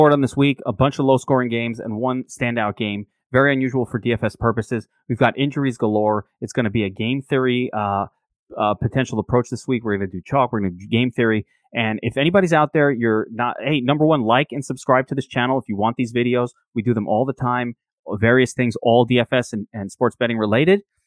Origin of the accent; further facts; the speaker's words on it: New York, United States; As a New Yorker, I use Cablevision, right?